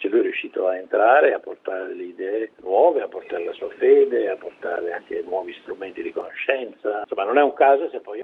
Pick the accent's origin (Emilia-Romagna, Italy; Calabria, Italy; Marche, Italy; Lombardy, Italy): Marche, Italy; Macerata; born there; perché io sono nato a Macerata